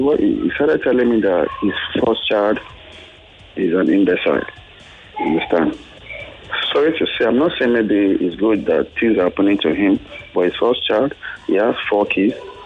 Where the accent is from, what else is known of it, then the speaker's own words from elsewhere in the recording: Anambra, Nigeria; I'm from Anambra State.